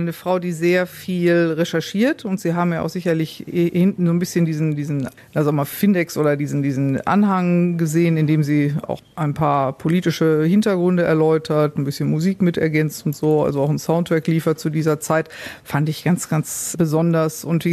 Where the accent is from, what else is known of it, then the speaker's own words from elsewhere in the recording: Bonn, North Rhine-Westphalia, Germany; born there; ich bin nämlich in Bonn geboren